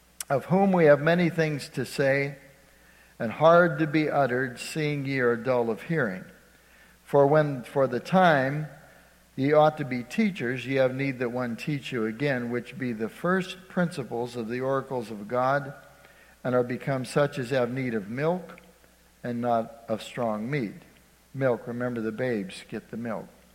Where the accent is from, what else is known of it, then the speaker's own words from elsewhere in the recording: Ohio, United States; I grew up in Ohio, and at least they had them in Ohio.